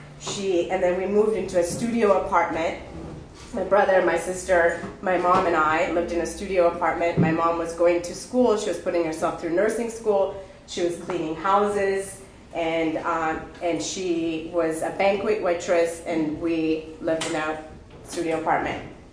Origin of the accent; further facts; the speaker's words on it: Addis Ababa, Ethiopia; I am a child of immigrants. I was born in Ethiopia, in a town called Addis Ababa.